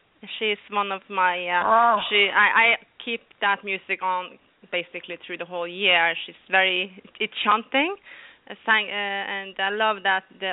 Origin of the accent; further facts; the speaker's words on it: New Jersey, United States; I'm from New Jersey.